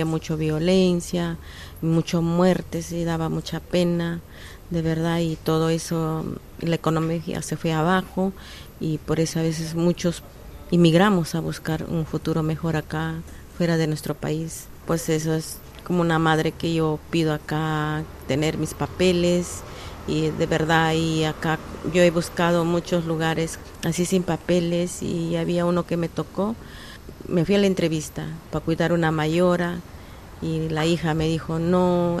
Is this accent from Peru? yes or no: yes; Lima, Peru; moved away as an adult; now in Spain; De mi país salí de Perú el 11 de octubre y acá llegué el 12 de octubre del 2022.